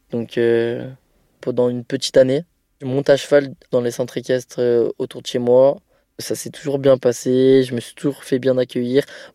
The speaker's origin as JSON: {"language": "French", "town": "Grenoble", "region": "Auvergne-Rhône-Alpes", "country": "France", "tie": "born or raised there", "said": "Je suis originaire de Grenoble. Mes parents, du coup, comme métier, ils travaillent en usine, donc voilà. Ma famille et moi, on a grandi style un peu quartier, mais pas grosse cité, quoi."}